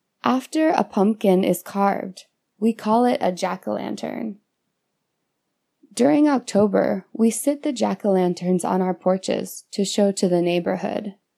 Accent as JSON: {"language": "English", "country": "United States", "tie": "born or raised there", "said": "Fall is one of my favorite times of the year in my home country."}